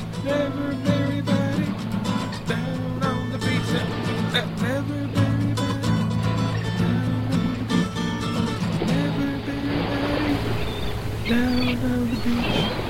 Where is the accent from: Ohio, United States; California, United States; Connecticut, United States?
Ohio, United States; Cleveland; But we're from Cleveland, but we're in New York right now.